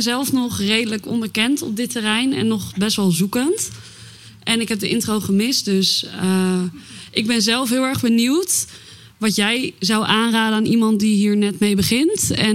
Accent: Haarlem, North Holland, Netherlands; ik kom uit Haarlem.

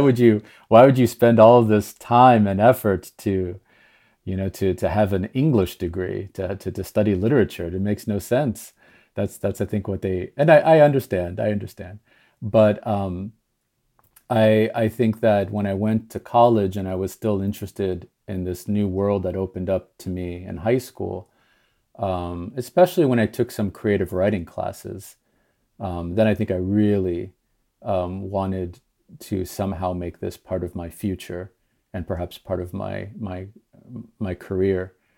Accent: Miami Beach, Florida, United States; So I grew up in Miami Beach in the United States, an absurd place to grow up. A ridiculous place to grow up. My parents are Brazilian immigrants

